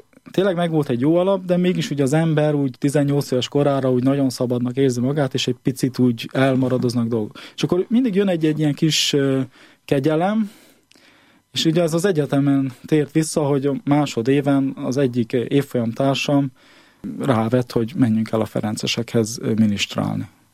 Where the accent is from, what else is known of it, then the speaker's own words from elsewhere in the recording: Vărșag, Harghita, Romania; also born or lived in Odorheiu Secuiesc; Én ugye 77-ben születtem, Székelyvarság melletti Székelyudvarhelyen, és Székelyvarságon laktunk